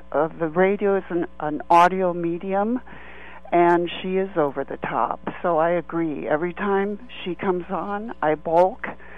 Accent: Minnesota, United States; I am from Minnesota originally

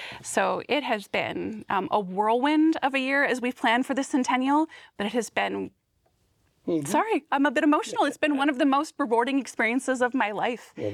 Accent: Valley City, North Dakota, United States; also born or lived in Fargo; I was born right here in Fargo, North Dakota. Spent the first few years of my childhood here, and then I grew up in Valley City.

